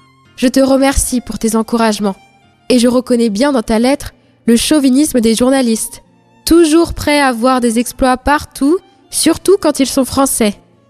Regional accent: France; Alors, en tant que bon français, nous avons pris la précaution de venir avec des caisses de nourriture.

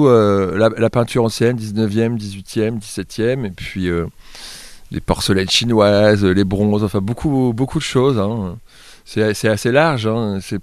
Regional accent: Bourges, Centre-Val de Loire, France; avec ma femme à Bourges, chez nous dans le Berry.

